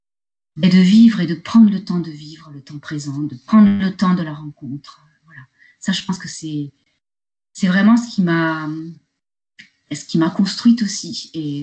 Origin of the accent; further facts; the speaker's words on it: France; C'est vrai que chez nous, en France, tout de suite, on va dans le vif du sujet, on va tout de suite à l'essentiel.